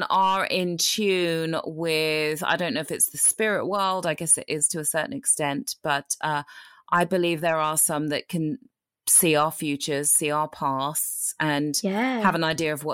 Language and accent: English; England, United Kingdom; accent: English; I said, it was me who left. I'm from England, in case you couldn't tell from the English accent.